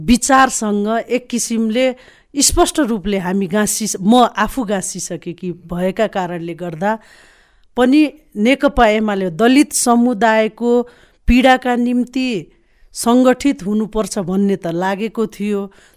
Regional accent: Tikapur, Sudurpashchim Province, Nepal; म टिकापुरको कैलालीमा जन्मिएर हुर्किएँ

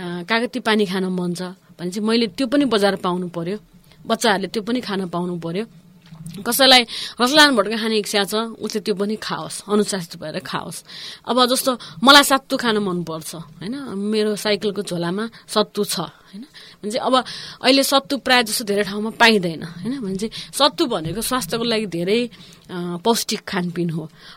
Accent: Tanchen, Lumbini Province, Nepal; born there; मेरो जन्मस्थान चाहिँ तान्छेन हो, म तान्छेनमा जन्मे, तान्छेन पाल्पामा

